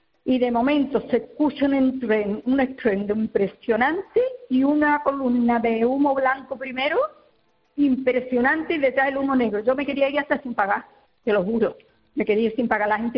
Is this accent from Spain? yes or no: yes; Seville, Andalusia, Spain; yo soy de Sevilla